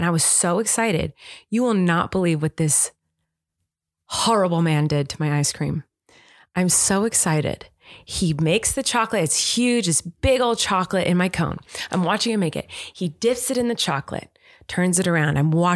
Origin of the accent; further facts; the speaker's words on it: United States; I should know this. I'm an American, but the long water by the Washington Monument.